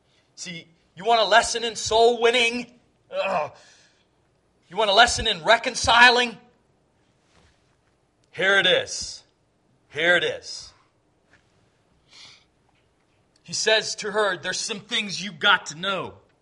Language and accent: English; United States; born there; I was born on the Susquehanna River.